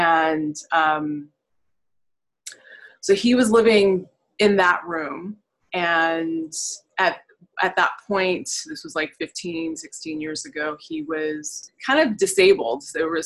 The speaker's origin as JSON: {"language": "English", "country": "Nepal", "said": "I'm from Nepal originally, and when I go back to visit my family, my extended family, this only happens there"}